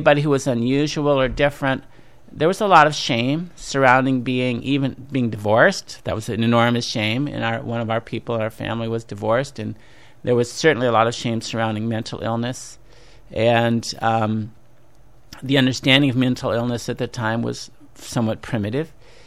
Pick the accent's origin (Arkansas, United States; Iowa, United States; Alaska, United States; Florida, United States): Iowa, United States; Cedar Falls; also born or lived in Des Moines; I'm actually from Iowa, yeah. Cedar Falls originally, and then then my last 2 years of high school were in Des Moines, and then college in Iowa City.